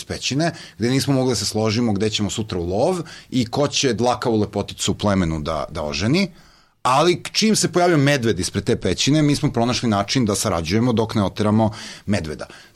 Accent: Serbia; Pa mi smo, Srbi uče sami, mi smo se pokazali kao užasno tvrdoglavi uvek

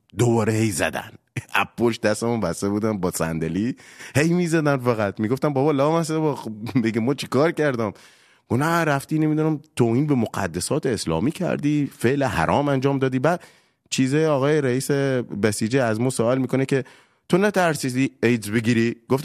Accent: Bushehr, Iran; آقا ما بچه بوشهرم

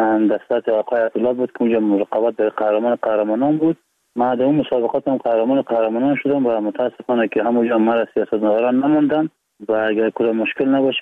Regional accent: Baghlan, Afghanistan; also born or lived in Iran

